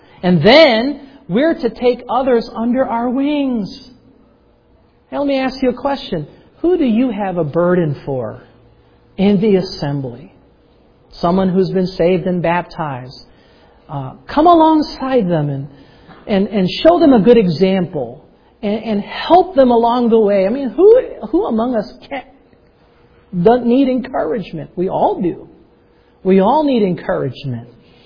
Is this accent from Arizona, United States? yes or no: no; Pennsylvania, United States; we're from Pennsylvania, so our homes, our sending church is in Brogue, Pennsylvania. We say yins. All yins.